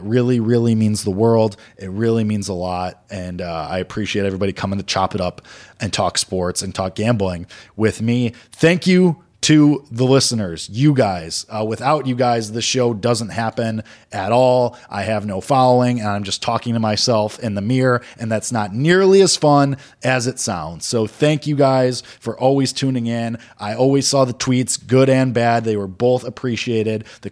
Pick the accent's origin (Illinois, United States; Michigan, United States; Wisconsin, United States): Illinois, United States; Chicago; Growing up in Chicago, listening to The Score as a kid